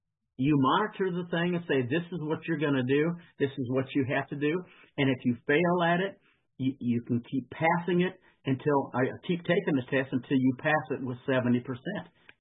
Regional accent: Kansas City, Missouri, United States; I mean, I'm from Kansas City

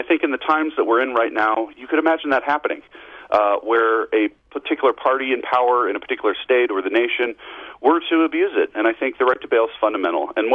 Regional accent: Colorado, United States; And I tried to get behind the curtain here in my home state in Colorado

